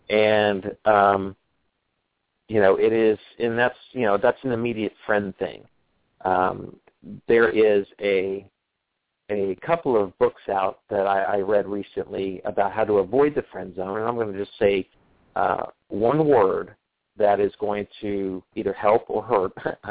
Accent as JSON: {"language": "English", "region": "East Coast", "country": "United States", "said": "I'm from the East Coast"}